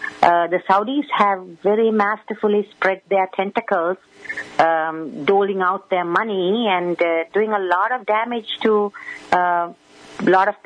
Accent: United States; to show up as an American who is a Muslim and who loves this country

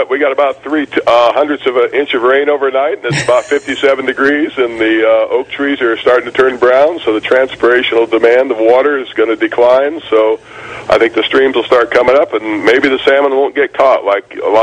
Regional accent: Sacramento, California, United States; I grew up in Sacramento and went to American River Junior College.

